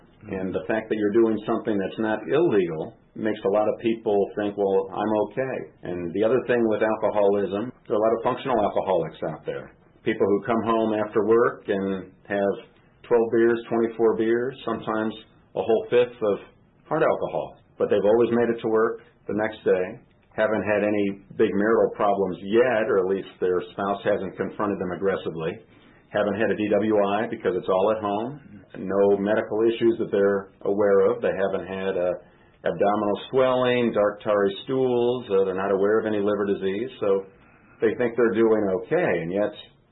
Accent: Chicago, Illinois, United States; So I grew up in the Chicagoland area

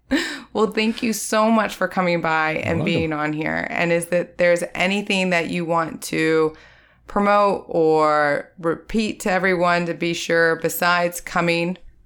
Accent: Boardman, United States; also born or lived in San Mateo, United States; So raised here in Boardman, but I was born in San Mateo.

